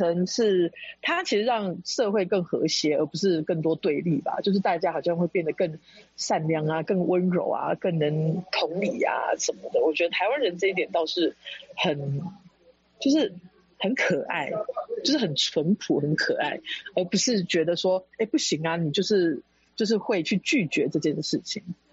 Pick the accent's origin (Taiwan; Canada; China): Canada; 那我觉得这点是从跟我小时候在加拿大长大不一样